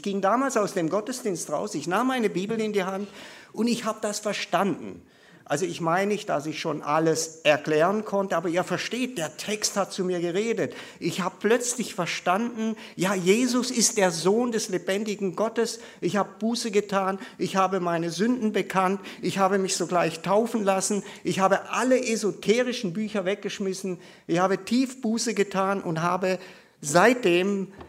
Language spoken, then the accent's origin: German; Baden-Württemberg, Germany; Ich komme aus Baden-Württemberg.